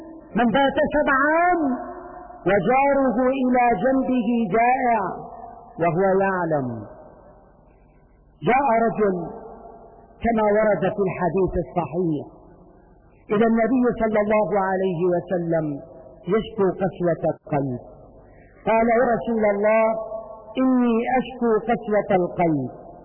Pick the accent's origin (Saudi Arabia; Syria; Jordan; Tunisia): Syria; نحن كسوريين نعاقب اليوم بحصار اقتصادي مخيف وفظيع